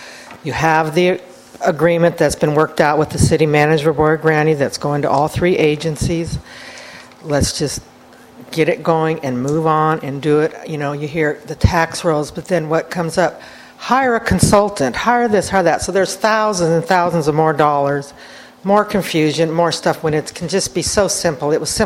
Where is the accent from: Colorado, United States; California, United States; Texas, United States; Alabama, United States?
California, United States; Oceano; from Oceano